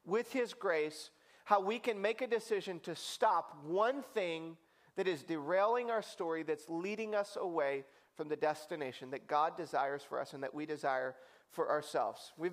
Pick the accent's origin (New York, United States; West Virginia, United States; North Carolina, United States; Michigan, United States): Michigan, United States; When I was a kid, I grew up in Michigan, and we considered Ohio like our buffer state.